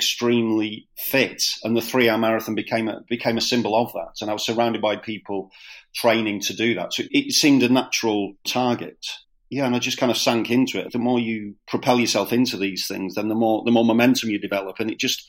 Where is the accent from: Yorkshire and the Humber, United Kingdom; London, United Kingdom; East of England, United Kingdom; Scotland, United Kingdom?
Yorkshire and the Humber, United Kingdom; Scarborough; I'm from Scarborough, yes.